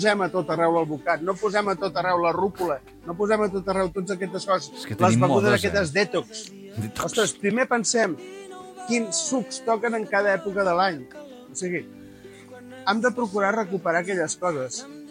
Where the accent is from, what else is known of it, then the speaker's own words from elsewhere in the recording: Reus, Catalonia, Spain; I fot-li que som de Reus.